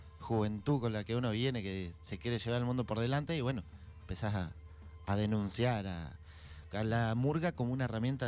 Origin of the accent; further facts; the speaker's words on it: Bariloche, Río Negro, Argentina; yo soy de Bariloche, en Bariloche desde jóvenes hacíamos una murga combativa